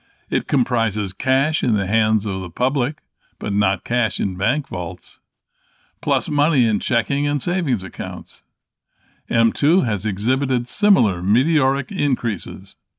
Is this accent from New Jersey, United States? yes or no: no; Pennsylvania, United States; in my home state of Pennsylvania has gone up from just under $2.50 to around $3